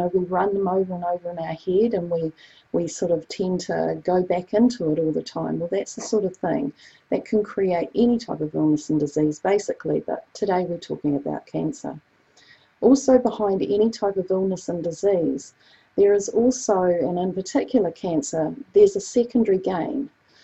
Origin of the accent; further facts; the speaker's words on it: New Zealand; I'm from New Zealand